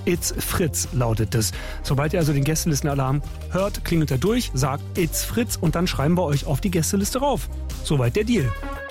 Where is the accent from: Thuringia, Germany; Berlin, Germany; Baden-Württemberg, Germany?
Berlin, Germany; Das sage ich jetzt nicht, weil ich selber gebürtiger Berliner bin.